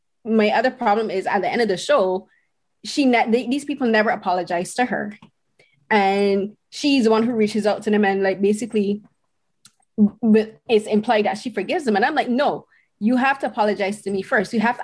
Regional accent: Barbados; now in Canada; Like I live in Canada, you live in Toronto. I grew up in Barbados in the Caribbean.

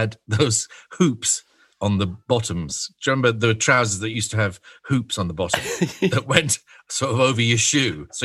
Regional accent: Scotland, United Kingdom; born there; I was born in the Scottish Borders, in the middle of nowhere.

